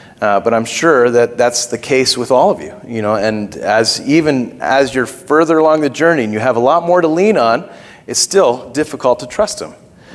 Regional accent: Israel; I'm a Canadian. And I grew up in Israel.

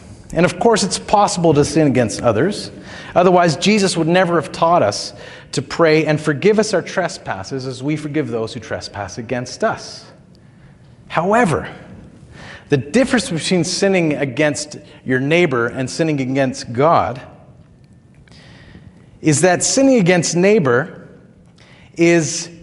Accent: Israel; Now, as a kid, I grew up in Israel. I was running around as a little, blondie with a Dutch bowl haircut

